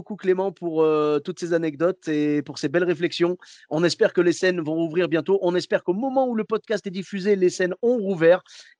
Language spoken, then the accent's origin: French; Clermont-Ferrand, Auvergne-Rhône-Alpes, France; Moi, je suis de Clermont-Ferrand à la base.